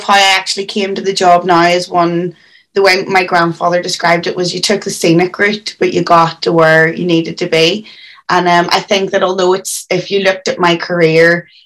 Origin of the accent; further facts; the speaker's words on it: Belfast, Northern Ireland, United Kingdom; I grew up in West Belfast, so I was born in 1988, and let's just say that things were slightly turbulent in where I was born in those days. So I grew up in West Belfast and was just surrounded by traditional Irish music.